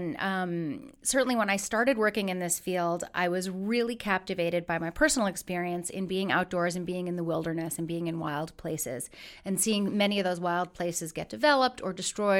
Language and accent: English; New York, United States; also born or lived in Colorado; I'm originally from New York. I'm a New Yorker, born and raised, went to college at Cornell for my undergrad, moved out to Colorado. I've been out there for 25 years